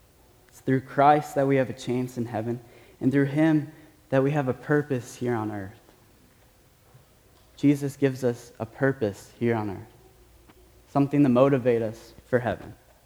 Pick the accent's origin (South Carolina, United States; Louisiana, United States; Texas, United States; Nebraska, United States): Nebraska, United States; Omaha; my state, which is, I'm from Omaha, Nebraska